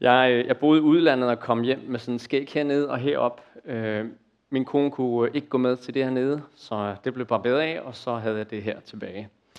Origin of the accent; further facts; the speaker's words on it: Copenhagen, Capital Region of Denmark, Denmark; accent: Copenhagen; Jeg er fra København.